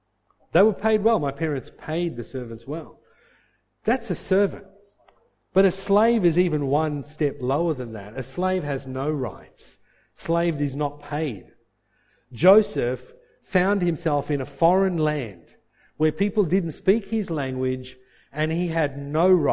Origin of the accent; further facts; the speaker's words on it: India; I grew up in India. As a child, I grew up in India, and we had servants.